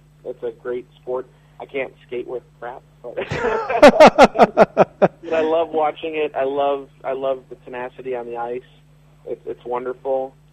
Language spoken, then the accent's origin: English; Chicago, Illinois, United States; I grew up in Chicago, and, the first sport that comes to mind is baseball. And I grew up a Cubs fan.